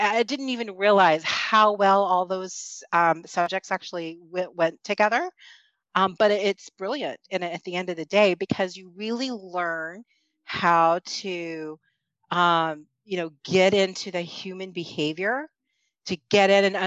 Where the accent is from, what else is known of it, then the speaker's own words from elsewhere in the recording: Texas, United States; moved away as an adult; now in Ontario, Canada; No, I don't love snow, but I'm actually a Texan. Living in Canada. I moved up here about 20 years ago with my husband. And, I've now lived about half my life in Texas and half my life in Ontario.